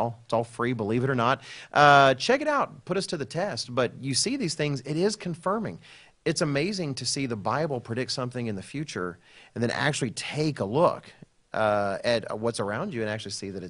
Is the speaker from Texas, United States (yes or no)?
yes; Texas, United States; I'm from Texas. I've learned to speak regular English as well, so hopefully all of my Texas friends can have been able to understand us.